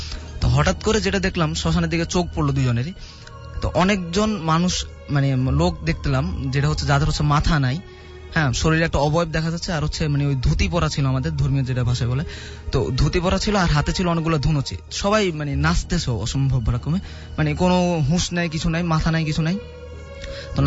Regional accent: Dhaka, Dhaka Division, Bangladesh; জুরাইন থেকে আসছি

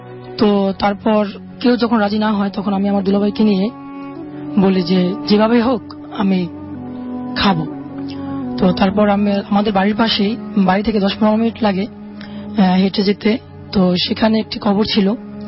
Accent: Jatrabari, Dhaka Division, Bangladesh; আমি এসেছি যাত্রাবাড়ি শুনিয়াকা থেকে।

